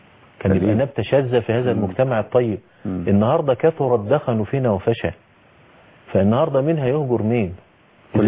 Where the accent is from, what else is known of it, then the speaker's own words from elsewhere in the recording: Egypt; ده احنا عندنا في مصر عادة سيئة، عادة السبوع